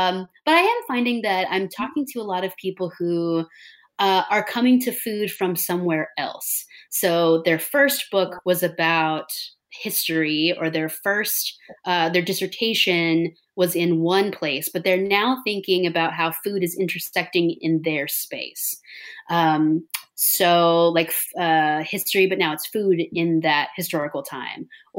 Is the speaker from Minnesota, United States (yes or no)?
no; Texas, United States; I do think of myself as a Southerner, even though Texas is sort of disputedly not in the South, or maybe in the South. But I think my, especially with my like cotton farming background, I think I grew up pretty similarly to, you know, anybody in the Mississippi Delta.